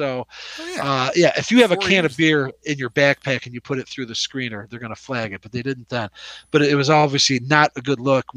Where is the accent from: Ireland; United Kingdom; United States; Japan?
Ireland; And just being Irish and, you know, this is going to be hard to believe, Andy